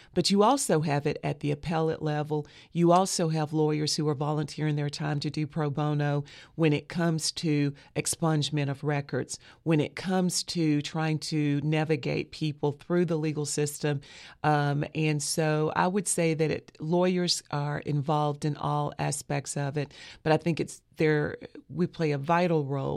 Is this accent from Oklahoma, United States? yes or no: no; Asheville, North Carolina, United States; Born and raised in Asheville, yes.